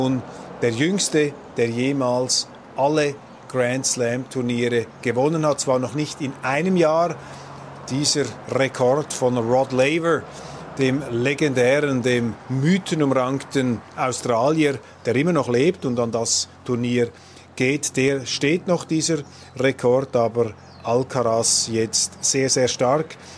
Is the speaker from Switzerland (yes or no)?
yes; Switzerland; da sind wir Schweizer natürlich auch selber schuld